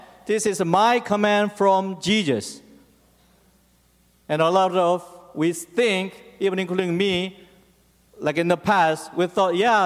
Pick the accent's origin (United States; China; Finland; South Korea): South Korea; now in Egypt; so we had to stay again in Korea, even feeling very strange as being a stranger in my home country